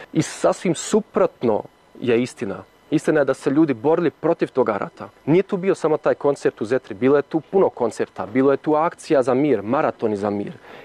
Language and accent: Croatian; Germany; Rođen sam u Njemačkoj, odrastao sam u Njemačkoj, družim se sa Njemcima, internacionalnim ljudima i jezik sam naučio samo eto kroz to što redovito čitam isto vijesti sa Balkana i zato što sa roditeljima svojim pričam na hrvatski.